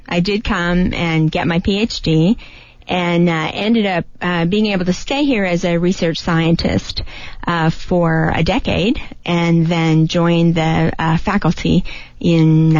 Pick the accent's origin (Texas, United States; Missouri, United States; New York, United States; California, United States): Missouri, United States; Originally, I'm from the Midwest, St. Louis and Kansas City.